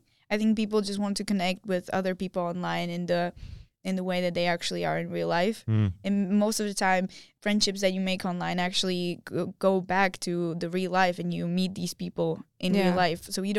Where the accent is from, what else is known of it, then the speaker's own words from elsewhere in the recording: Bratislava, Bratislava Region, Slovakia; English is a second language; And when I go in Bratislava, in my hometown, I walk around and someone just approaches me like, I love your stories.